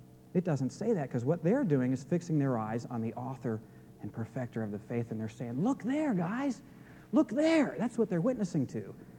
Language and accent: English; New Jersey, United States; born there; The truth of the matter, I was born in New Jersey. I admit it. I have Yankee blood in me.